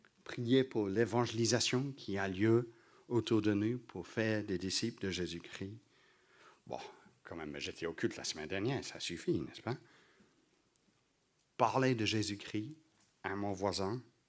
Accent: England, United Kingdom; J'ai rien contre le thé, je suis anglais, après tout, j'aime le thé.

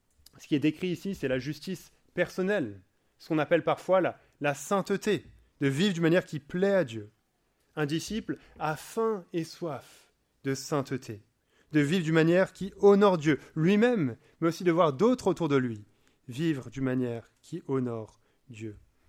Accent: France; Je peux dire ça parce que je suis français.

